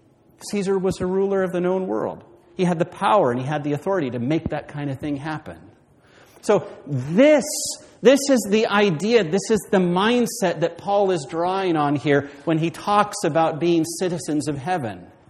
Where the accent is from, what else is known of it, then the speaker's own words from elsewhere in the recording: United States; now in Canada; remember when I was moving here, I read a history of British Columbia, and it was interesting because as an American